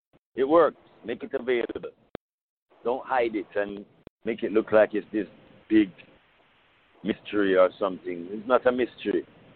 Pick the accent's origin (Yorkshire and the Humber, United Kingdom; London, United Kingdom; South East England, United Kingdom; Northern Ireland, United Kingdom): London, United Kingdom; born there; because I was born in London.